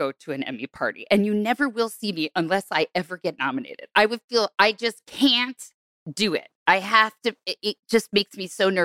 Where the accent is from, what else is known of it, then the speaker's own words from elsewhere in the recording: New Jersey, United States; Because I was from New Jersey.